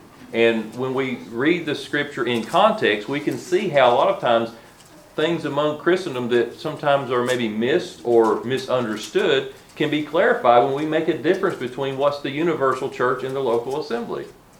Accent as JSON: {"language": "English", "region": "North Carolina", "country": "United States", "said": "For wherever our assembly is that we fellowship in, and we're from Central North Carolina, the assembly should ask themselves, are we a Spirit-led assembly?"}